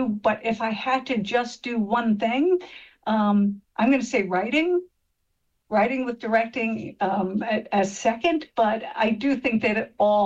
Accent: Merrick, New York, United States; I grew up in Merrick on Long Island, which was traditionally just a very white community.

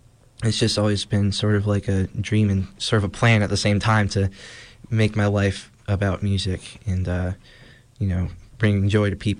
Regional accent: Burgettstown, Pennsylvania, United States; I'm from Burgettstown.

